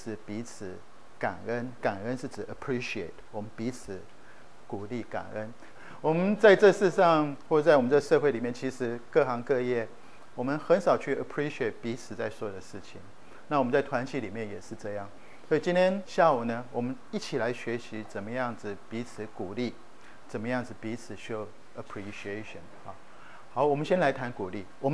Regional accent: Taiwan; 我们小时候在台湾他们学钢琴是老师就拿一把尺在旁边

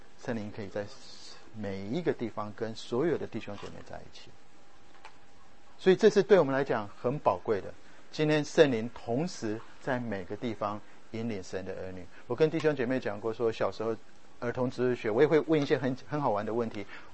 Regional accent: Taiwan; 我在台湾长大，我是用普通话，就我们在台湾叫做国语，我在家里都是讲国语，我不太会讲台语

